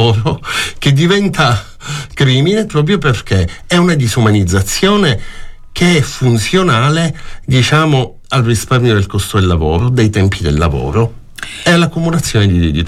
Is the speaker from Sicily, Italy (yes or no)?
yes; Palermo, Sicily, Italy; il giornale della mia città natale, il giornale di Sicilia